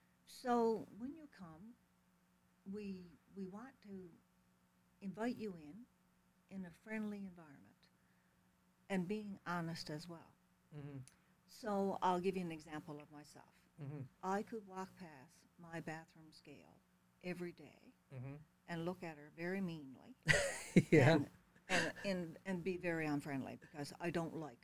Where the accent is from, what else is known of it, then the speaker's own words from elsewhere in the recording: Newfoundland and Labrador, Canada; moved away; I'm originally from Newfoundland